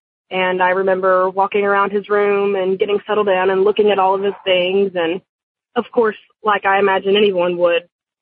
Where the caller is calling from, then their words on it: Dallas, Texas, United States; I'm calling from Dallas, Texas.